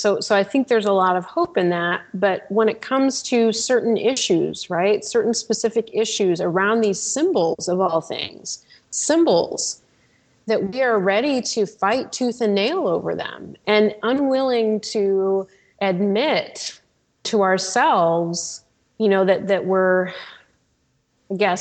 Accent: Goshen, Indiana, United States; Again, that's affected my hometown, Goshen, Indiana.

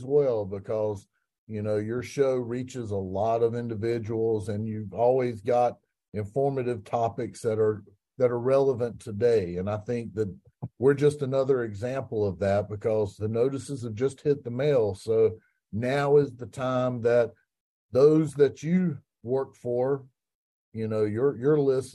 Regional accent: Wilson, North Carolina, United States; I was born in Wilson, so Parker's Barbecue down east is the barbecue I grew up on here, vinegar-based.

